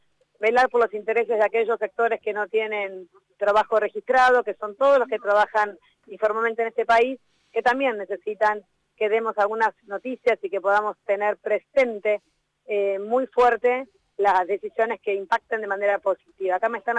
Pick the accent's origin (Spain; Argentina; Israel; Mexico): Argentina; Gregorio de Laferrère, Buenos Aires Province; born there; allá en la Ferrere, que es donde yo nací